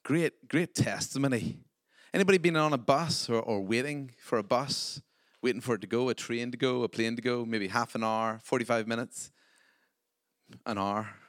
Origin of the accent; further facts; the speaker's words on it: Ireland; And me being Irish, told them they couldn't have my wallet